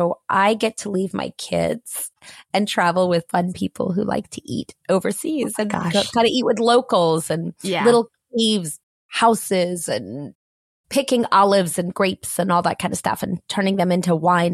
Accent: Harrisonburg, Virginia, United States; also born or lived in Long Island; No. I was born in Long Island, but then I grew up in a small town in Virginia, in Harrisonburg, Virginia.

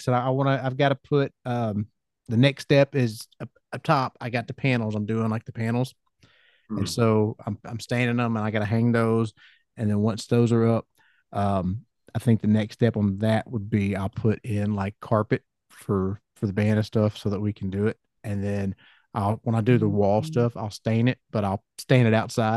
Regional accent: Georgia, United States; accent: Southern; And you can tell I'm Southern because you can hear it in my accent.

